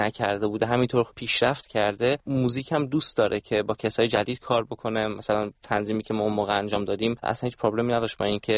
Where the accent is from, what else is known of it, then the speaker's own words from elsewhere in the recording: Germany; که تو آلمان بزرگ شدیم و بچهای اروپایی هستیم